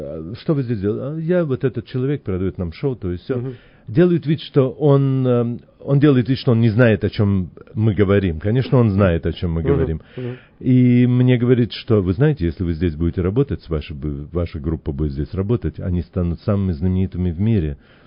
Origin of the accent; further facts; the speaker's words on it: Latvia; я не говорил ему из России, я сказал ему, я из Латвии